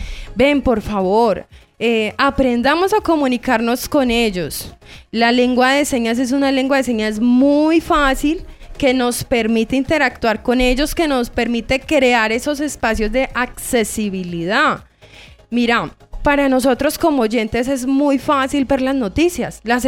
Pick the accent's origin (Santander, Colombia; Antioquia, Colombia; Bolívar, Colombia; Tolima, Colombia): Antioquia, Colombia; Entonces, nosotros como paisas, es un orgullo, sí